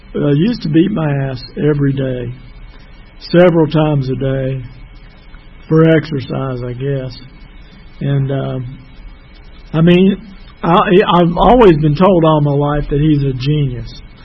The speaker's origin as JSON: {"language": "English", "town": "Birmingham", "region": "Alabama", "country": "United States", "tie": "born there", "said": "I was born in Birmingham, Alabama, October the 14th, 1953. My father was an immigrant from Sicily, which is the largest island in the Mediterranean Sea for you who are geographically challenged."}